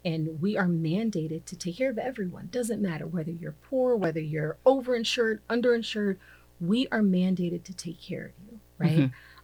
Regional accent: Arizona, United States; I'm actually from a red state. I'm from a John McCain state, I would say. I'm from Arizona. It doesn't get any more red than that, right?

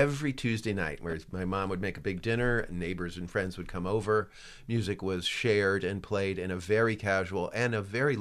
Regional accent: Lafayette, Indiana, United States; now in Brooklyn, United States; Yes, I grew up in Tippecanoe County in northwestern Indiana, yes.

